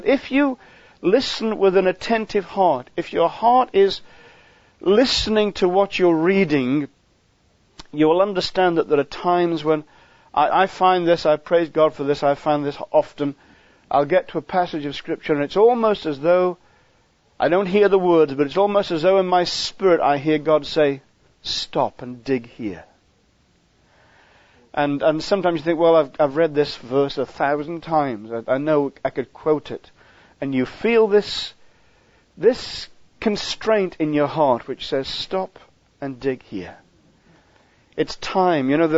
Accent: Stoke-on-Trent, West Midlands, United Kingdom; I come originally from Stoke-on-Trent.

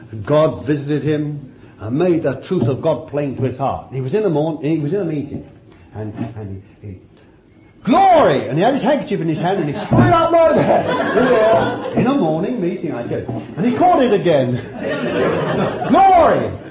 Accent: England, United Kingdom; And you see, we're English, we've been told not to do this.

